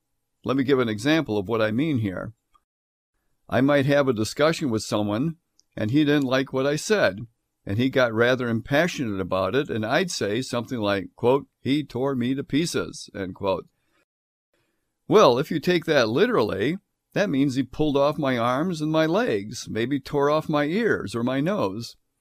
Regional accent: United States; But as an American, I could go into the post exchange and buy all the candy I wanted

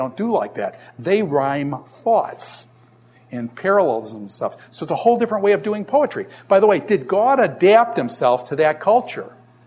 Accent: Niagara Falls, New York, United States; also born or lived in Israel / Tennessee; I was originally from Niagara Falls, New York area. And then lived in Israel, lived in Tennessee. I lived in Tennessee for a while.

